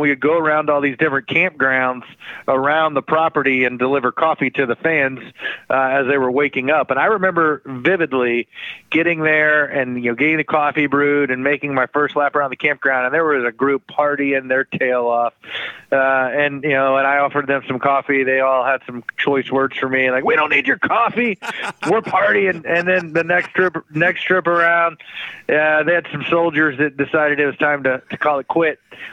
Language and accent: English; Atlanta, Georgia, United States; So I grew up in Atlanta and didn't really follow motorsports as a kid.